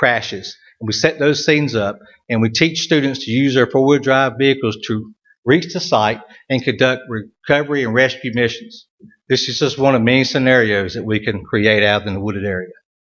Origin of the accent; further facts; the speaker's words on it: United States; I'd say it real slow. I'm from Wayne County. It gets jumbled up.